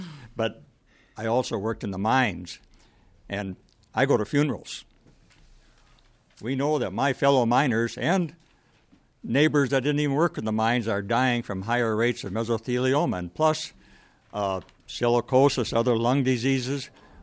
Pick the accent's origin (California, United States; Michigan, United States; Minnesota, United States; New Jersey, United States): Minnesota, United States; Soudan; from Sudan, Minnesota, an old mining town. I worked in several of the mines on the range.